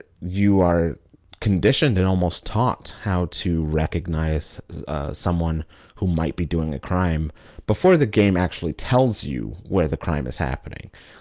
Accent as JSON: {"language": "English", "town": "Bronx", "region": "New York", "country": "United States", "tie": "born or raised there", "said": "because we grew up in the Bronx in New York City many, many, many, many years."}